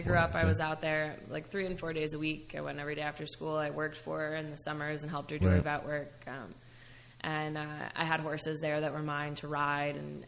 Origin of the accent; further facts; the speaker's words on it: St. Louis, Missouri, United States; now in New Jersey, United States; No, I'm actually from Missouri originally. I'm from St. Louis, Missouri.